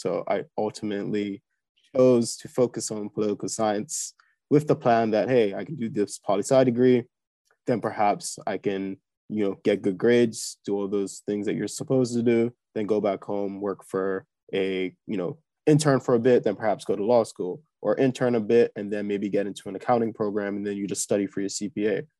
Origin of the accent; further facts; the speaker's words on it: Bermuda; You know, I grew born and raised in Bermuda, more or less just went to school there.